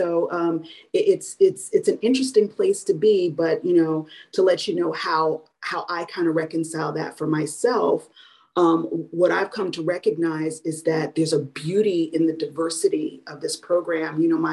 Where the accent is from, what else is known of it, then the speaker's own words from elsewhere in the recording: South Orange, New Jersey, United States; I'm from North Jersey, by the way, I'm from South Orange.